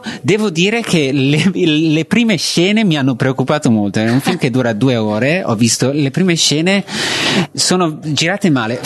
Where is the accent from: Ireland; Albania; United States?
Ireland; Io sono cresciuto in Irlanda, quindi non so.